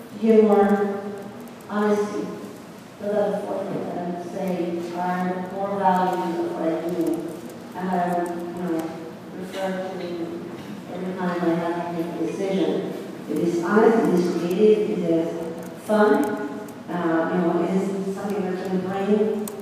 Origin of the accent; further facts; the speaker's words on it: southern France, France; I mean, I come from Southern France, my family comes from the Mediterranean, and there's sort of a European, Southern European feeling